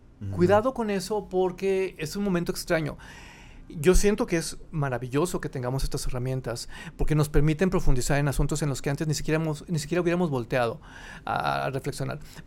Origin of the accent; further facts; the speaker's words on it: Monterrey, Nuevo León, Mexico; Yo soy influencer de Monterrey.